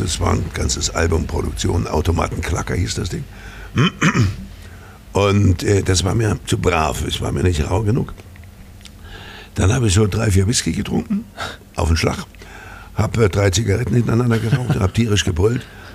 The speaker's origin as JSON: {"language": "German", "town": "Weimar", "region": "Thuringia", "country": "Germany", "tie": "born or raised there", "said": "Ich bin Weimarer, ja. Ich bin zwar in Fritzlar geboren, das ist eine Stadt in Nordhessen, aber ich wurde im Alter von, glaube ich, 3 Monaten nach Weimar verschleppt."}